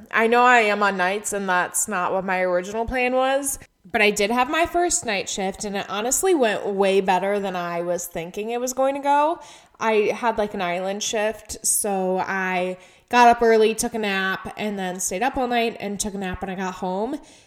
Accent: Michigan, United States; now in Arizona, United States; Like, I'm from Michigan. It is humid as heck there, and I thought I hated the humidity.

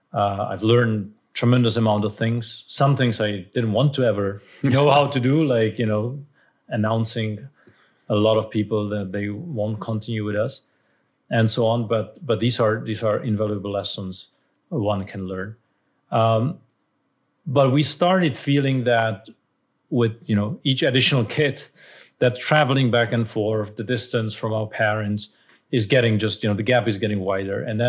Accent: Brno, South Moravian Region, Czechia; I'm from Brno, so I'd be okay with Brno, I guess.

